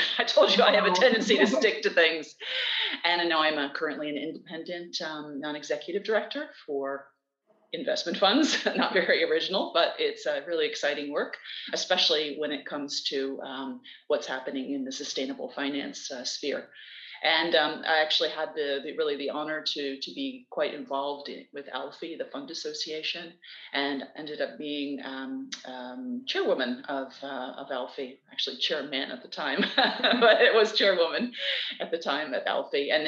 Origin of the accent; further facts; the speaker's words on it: United States; moved away as an adult; So I'm American and went to university in Boston and then worked there in the accounting auditing world.